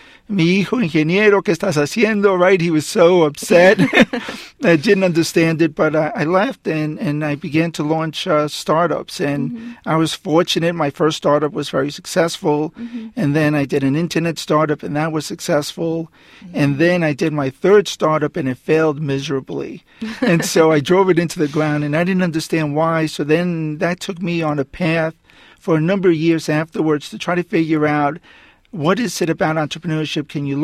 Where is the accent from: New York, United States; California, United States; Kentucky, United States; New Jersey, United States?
New York, United States; Queens; also born or lived in Chiclayo, Peru; And so they came to New York, and I grew up in this town called Queens.